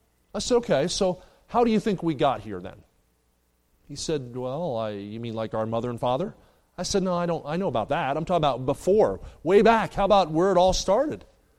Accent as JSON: {"language": "English", "region": "New Jersey", "country": "United States", "tie": "born or raised there", "lives_now": "Kansas City, United States", "said": "As a kid growing up, I skied in the Pocono Mountains when I grew up in New Jersey, then moved to the Midwest, live in Kansas City now."}